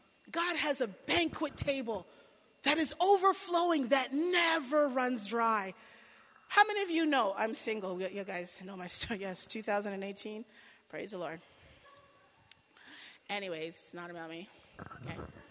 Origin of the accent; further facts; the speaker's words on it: Jamaica; I'm from Jamaica.